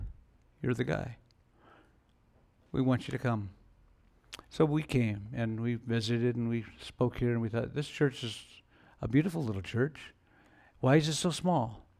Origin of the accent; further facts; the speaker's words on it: California, United States; born there; I was born in California. I had California roots. My family lived in Hesperia.